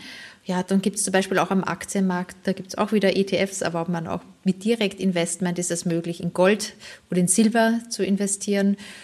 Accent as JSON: {"language": "German", "country": "Austria", "tie": "born or raised there", "said": "St. Pölten heißt die, die ist so 40 Kilometer entfernt von Wien, auch eine Studentenstadt und das ist halt eben so meine Heimatstadt."}